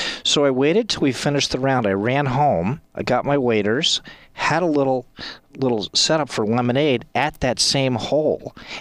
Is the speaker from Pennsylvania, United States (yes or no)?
no; Connecticut, United States; I grew up in Connecticut, so we summered on Nantucket, and everybody had a bicycle to rent.